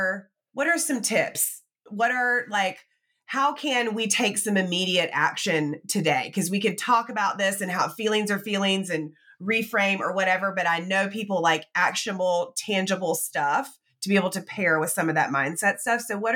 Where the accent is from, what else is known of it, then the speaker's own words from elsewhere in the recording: the South, United States; And I grew up in the South where all we did was apologize before we started any sentence.